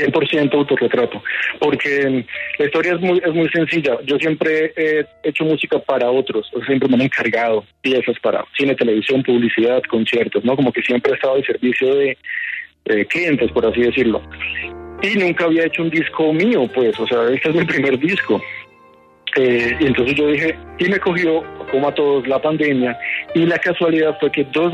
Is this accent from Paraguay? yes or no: no; Colombia; por más que aquí uno esté adaptado, y ya llevo 9 años pasados, yo soy colombiano y eso está claro